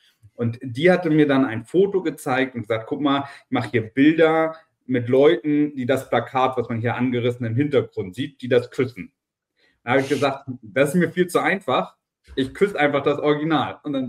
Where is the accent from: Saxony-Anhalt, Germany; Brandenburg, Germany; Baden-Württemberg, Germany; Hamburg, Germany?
Hamburg, Germany; ist ja in der Nähe von Hamburg, also aus meiner alten Heimat